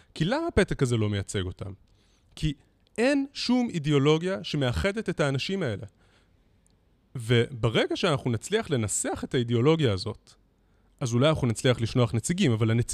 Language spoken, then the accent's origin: Hebrew; Jerusalem, Jerusalem District, Israel; אני גדלתי כילד ימני בירושלים.